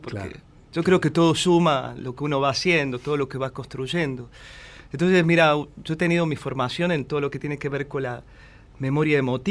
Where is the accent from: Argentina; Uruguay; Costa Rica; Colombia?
Argentina; Córdoba; born there